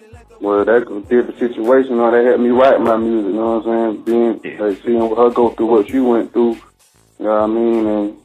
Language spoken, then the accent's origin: English; Hartsville, South Carolina, United States; now in Atlanta, United States; I'm literally from South Carolina, Hartsville. On the Dollars and County, where the race way at.